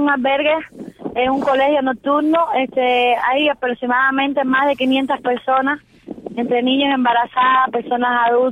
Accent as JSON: {"language": "Spanish", "town": "Bayamo", "region": "Granma", "country": "Cuba", "said": "Yo soy de Bayamo."}